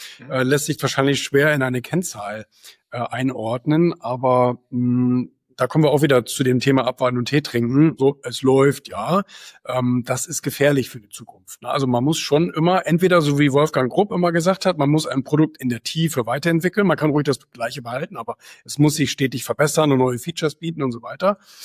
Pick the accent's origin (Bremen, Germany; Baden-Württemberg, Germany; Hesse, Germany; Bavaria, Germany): Bremen, Germany; born there; Also ich bin in Bremen geboren.